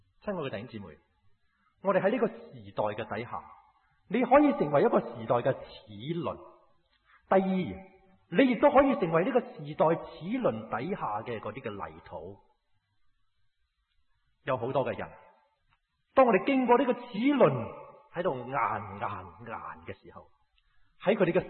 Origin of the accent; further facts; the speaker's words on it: Hong Kong; 我哋香港人好同心